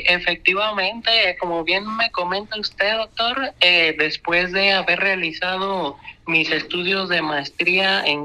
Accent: Sahuayo, Michoacán, Mexico; born there; la región Ciénega de Chapala, Michoacán, en donde se ubica Sahuayo, mi ciudad natal

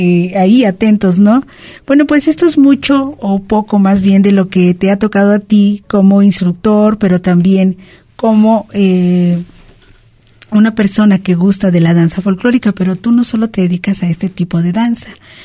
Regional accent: Mexico; a lo mejor porque somos mexicanos

